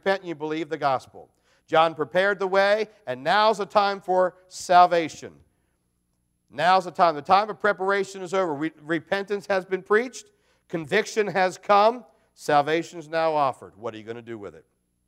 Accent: Maryland, United States; from Carroll County, Maryland.

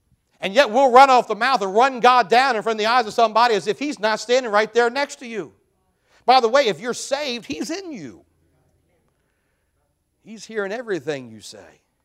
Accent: Snydersburg, Maryland, United States; When I grew up down in Snydersburg

